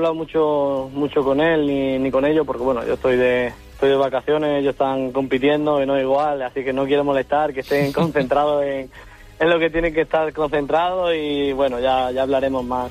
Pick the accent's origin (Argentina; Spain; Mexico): Spain; siendo español, te sientes muy orgulloso, ¿no?